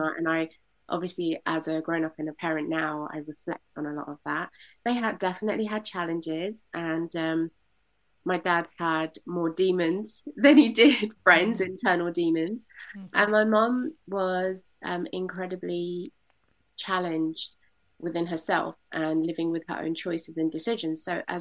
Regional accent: London, United Kingdom; We grew up in East London, so there was this sense of connection and community.

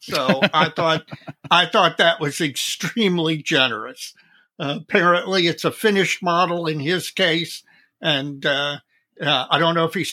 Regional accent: Richmond, Virginia, United States; it turns out that Frank and I grew up in Richmond, Virginia for a number of years. And where I used to live is not that far from where Frank is.

